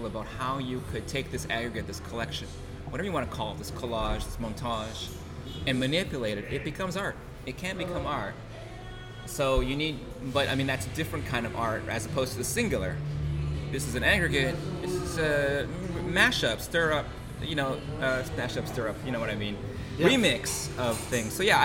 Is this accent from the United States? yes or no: no; Ontario, Canada; growing up as a Filipino, as a Canadian Filipino heritage in a small town in Ontario